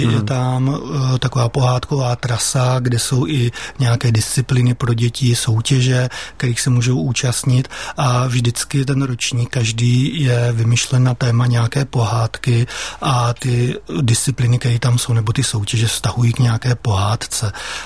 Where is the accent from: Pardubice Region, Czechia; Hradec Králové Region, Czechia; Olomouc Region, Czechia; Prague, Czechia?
Pardubice Region, Czechia; Dlouhá Třebová; born there; nejvíce se mně líbí pohádka, která se vztahuje k mojí rodné vesnici